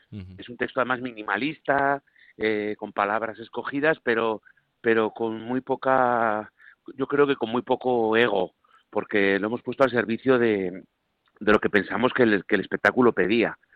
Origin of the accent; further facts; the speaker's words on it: Aragon, Spain; yo tengo familia, somos de Aragón, estamos muy pegados, sí